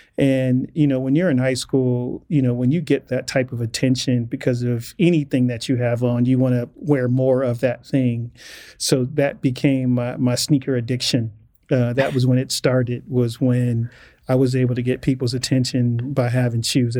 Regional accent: Joliet, Illinois, United States; also born or lived in Inglewood, United States; just our environment that we were growing up in Joliet.

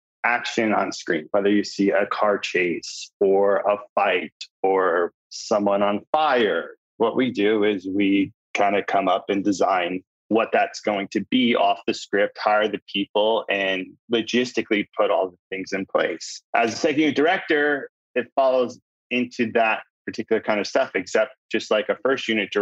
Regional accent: New Jersey, United States; You know, I'm from New Jersey.

